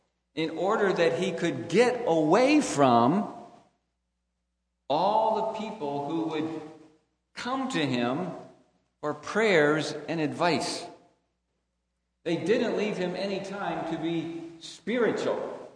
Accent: Cincinnati, Ohio, United States; I grew up in Cincinnati, Ohio. And we lived out in the suburbs about 8 or 10 miles from the church.

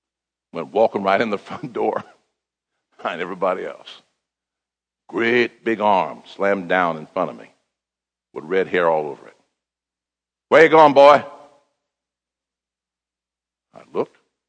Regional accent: the North, United States; I was born and reared in the North. I'd not been exposed to racial prejudice before like that.

